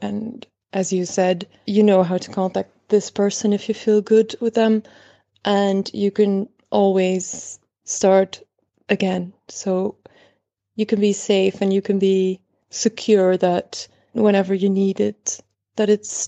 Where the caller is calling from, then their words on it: Belgium; English is a second language; Sorry for the accent, by the way. I'm calling from Belgium.